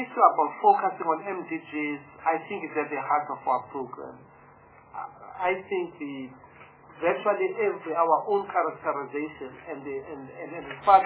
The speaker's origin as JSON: {"language": "English", "country": "South Africa", "said": "especially given the position that we're in ourselves as South Africans."}